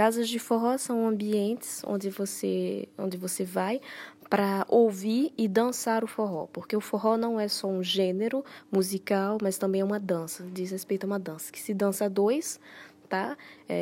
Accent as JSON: {"language": "Portuguese", "town": "Natal", "region": "Rio Grande do Norte", "country": "Brazil", "said": "em Natal existe uma casa, que é a cidade de onde eu venho no Brasil"}